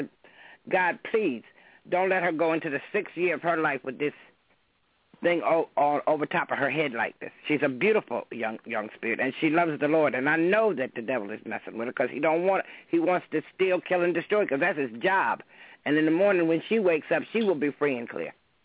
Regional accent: Virginia, United States; born there; I was born at home in the South. I was born in Virginia.

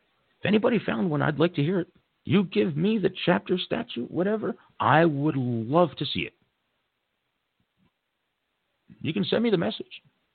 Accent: Caldwell, New Jersey, United States; In Caldwell, New Jersey, I grew up near Caldwell. I know exactly where this place is.

